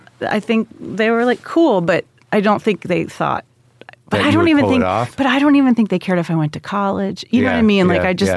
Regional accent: Morristown, New Jersey, United States; Morristown, near Morristown.

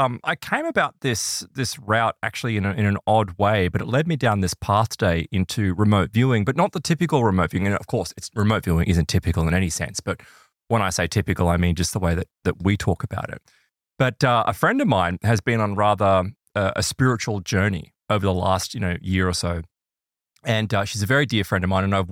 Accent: Brisbane, Queensland, Australia; I remember being a kid and here because I grew up in Brisbane

